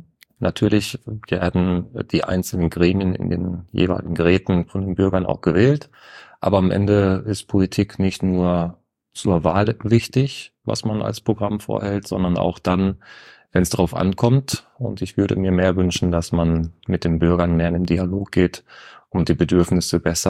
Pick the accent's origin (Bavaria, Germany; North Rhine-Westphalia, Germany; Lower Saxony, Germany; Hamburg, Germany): North Rhine-Westphalia, Germany; Oerlinghausen; also born or lived in Bielefeld; Geboren in Bielefeld, aufgewachsen in der Lipparei, ein Ortsteil von Oerlinghausen.